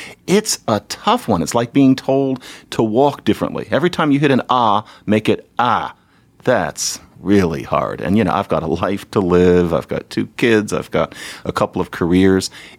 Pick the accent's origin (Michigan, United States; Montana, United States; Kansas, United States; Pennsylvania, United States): Pennsylvania, United States; Philadelphia; but that is the only thing that tips anybody off that I'm from Philadelphia.